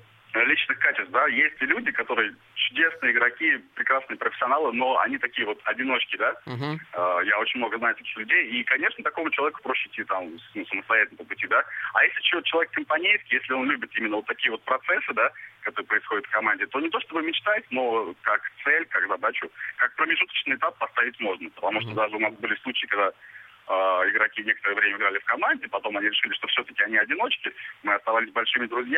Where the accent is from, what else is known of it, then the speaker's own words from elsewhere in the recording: Tolyatti, Samara Oblast, Russia; я из Тольятти.